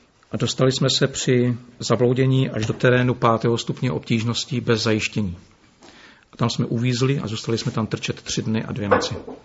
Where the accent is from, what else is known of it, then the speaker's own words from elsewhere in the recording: Český Těšín, Moravian-Silesian Region, Czechia; also born or lived in Wallachia / Prague; pocházím z Českého Těšína. Bydlel jsem na Valašsku 6 let, takže tady ten kraj blízký trošku znám.